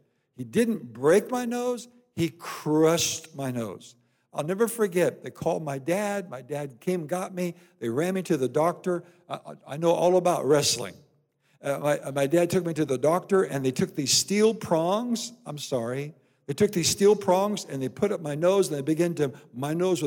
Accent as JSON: {"language": "English", "region": "Iowa", "country": "United States", "tie": "born or raised there", "said": "Now, I come from Iowa, and you know what? Growing up in Iowa, it still is today, the sport of wrestling was huge and is huge."}